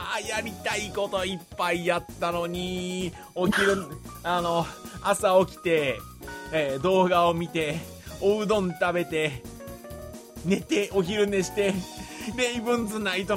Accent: Kagawa, Japan; 私の実家ってさ、某うどん県で、まあ、某うどん製でね、うどん屋さんをやってるんですが

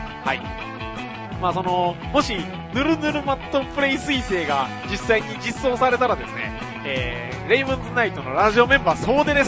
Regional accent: Kagawa, Japan; now in Osaka, Japan; 私の地元香川県なんですけど、香川県では随分と夜空、星空星座とか全然見えるんです。ただまあ大阪に来るとですね、やはりどうしても星座とかは見づらいような

